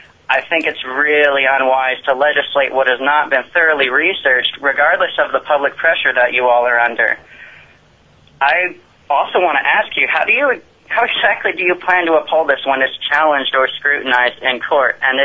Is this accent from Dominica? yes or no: no; Homer, Alaska, United States; I'm from Homer, Alaska.